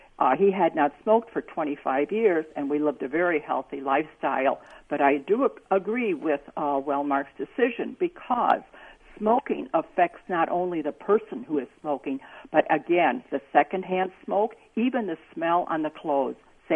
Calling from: Rock Island, Illinois, United States; I'm calling from Rock Island.

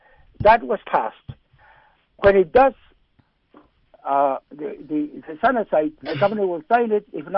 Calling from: Eek, Alaska, United States; I'm calling from Eek, Alaska.

